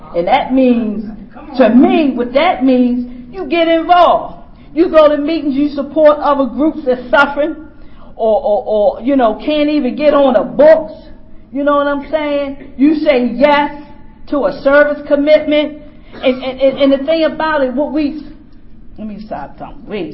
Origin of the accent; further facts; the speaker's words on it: Baltimore, Maryland, United States; I'm from Baltimore, by the way, and I like to thank my family for supporting me.